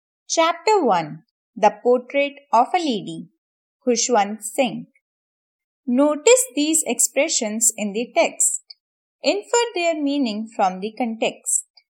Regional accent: Sonipat, Haryana, India; मैं सोनीपत हरियाणा से बिलोंग करती हूँ।

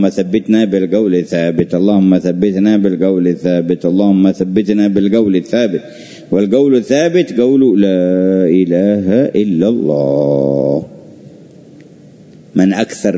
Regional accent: Yemen; وهكذا كان في بعض المدن عندنا في اليمن

